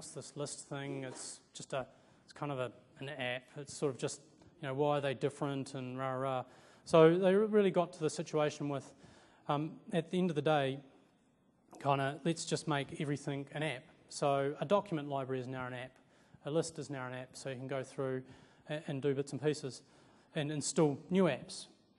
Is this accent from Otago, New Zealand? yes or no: no; Stewart Island, Southland, New Zealand; And I'm from Stewart Island, obviously, so Bluff is fairly close.